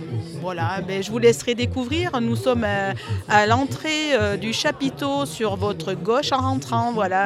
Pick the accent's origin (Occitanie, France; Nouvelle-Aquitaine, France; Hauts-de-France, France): Nouvelle-Aquitaine, France; Saint-Bonnet-les-Tours; Nous sommes originaires de Saint-Bonnet-les-Tours